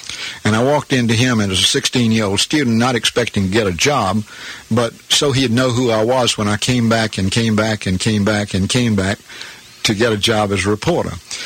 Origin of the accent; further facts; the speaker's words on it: Chattanooga, Tennessee, United States; I grew up out in Glenwood, and we had a wonderful school out there. It was the prettiest school in Chattanooga, but it's gone now.